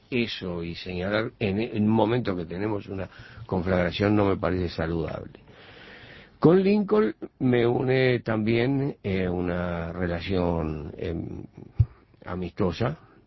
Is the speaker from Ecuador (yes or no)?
no; Uruguay